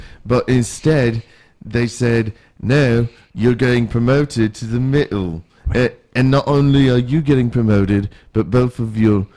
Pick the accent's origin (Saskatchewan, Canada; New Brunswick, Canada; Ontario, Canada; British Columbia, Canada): Ontario, Canada; Ottawa; You know, it's really embarrassing because I grew up in Ottawa.